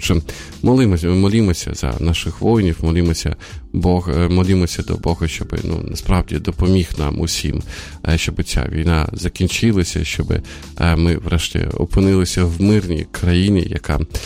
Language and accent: Ukrainian; Sumy Oblast, Ukraine; Теж ворог обстрілює і північ України, ну, от, власне, мою рідну Сумщину.